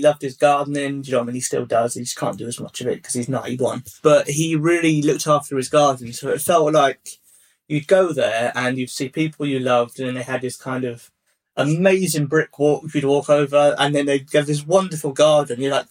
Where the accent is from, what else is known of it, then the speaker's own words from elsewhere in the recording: East of England, United Kingdom; I grew up in the southeast, and I grew up in Hertfordshire, which I know is like a fucking posh hellhole full of Tories everywhere.